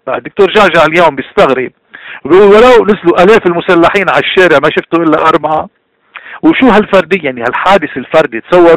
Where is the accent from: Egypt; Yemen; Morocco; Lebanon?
Lebanon; اليوم هيدي النائبة خاب أملها فينا كلبنانيين من بعد ما ساعدونا